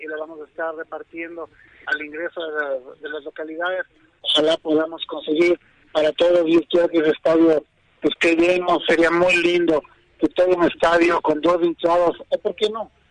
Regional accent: Ecuador; somos ecuatorianos y tenemos que rendir un homenaje

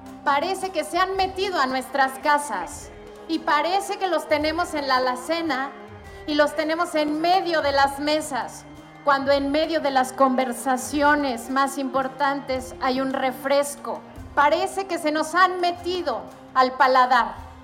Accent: Mexico

